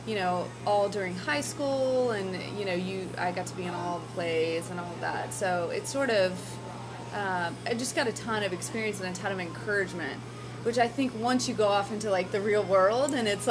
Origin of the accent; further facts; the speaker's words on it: Mississippi, United States; And songs about growing up in Mississippi, that's always kind of been, you know, those images of that place has always been a theme.